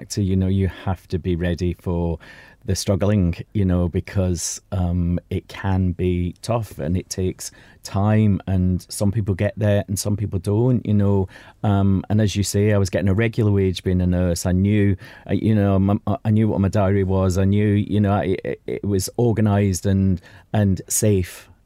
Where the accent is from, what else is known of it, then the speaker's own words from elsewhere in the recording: Glasgow, Scotland, United Kingdom; accent: Glaswegian; I'd come out with this Glaswegian accent and they'd be like, where the hell are you from, you know? So I wanted to stay in Glasgow, to be honest, and do it, make it there.